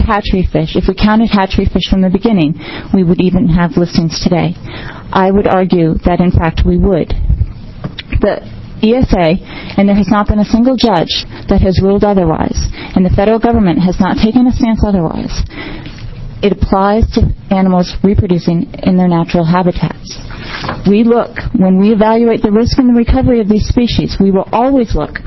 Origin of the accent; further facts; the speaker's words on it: New England, United States; It's a state that's dear and near to me as I grew up in New England.